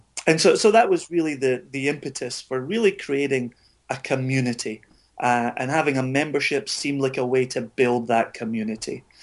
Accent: Scotland, United Kingdom; I'm just Scottish. That's all I've got going for me.

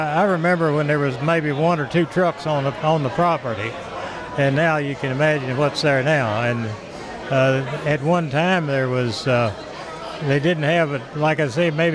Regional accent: Clermont, Kentucky, United States; Yeah, I grew up right there in Claremont as the distillery developed.

